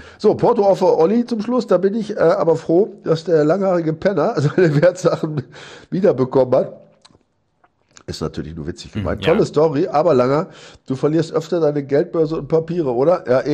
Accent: Sulingen, Lower Saxony, Germany; Also da war ich ja bei meiner Mutter in Sulingen, da wo ich herkomme.

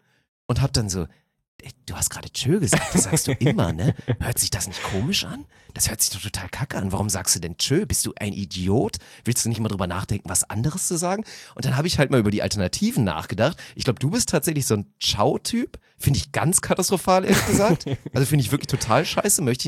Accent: Lower Saxony, Germany; auch wenn ich keine richtige Heimat habe in Deutschland, empfinde ich mich schon immer noch so ein bisschen als Norddeutsch, Schrägstrich aber so ein bisschen als Niedersachse

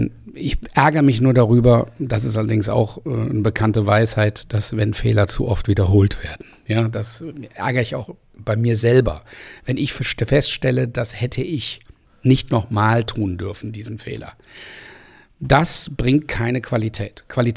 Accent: Düsseldorf, North Rhine-Westphalia, Germany; born there; Ich bin in Düsseldorf geboren, aber auf der richtigen Rheinseite in Oberkassel, ne?

